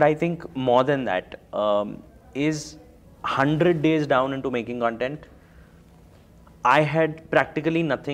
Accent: Delhi, India; typical Punjabi family growing up in Delhi.

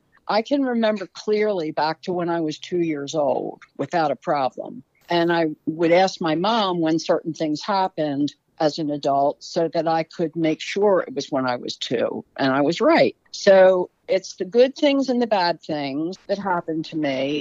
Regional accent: Baltimore, Maryland, United States; accent: Baltimore; Because I think it's a local story. I'm a local person. I got my Balmer accent.

